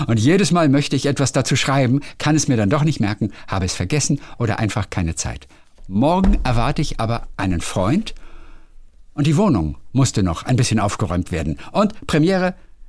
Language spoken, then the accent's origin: German; Hamburg, Germany; born there; now in Bönningstedt, Germany; 54 Jahre alt, geboren in Hamburg, lebe aber jetzt im Exil in Schleswig-Holstein, genau in Bönningstedt. Das liegt nur wenige Kilometer an der Stadtgrenze zu Hamburg.